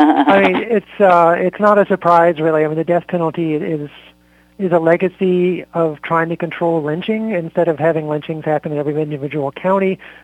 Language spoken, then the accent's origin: English; the South, United States; and I'm from the South, so I can be critical.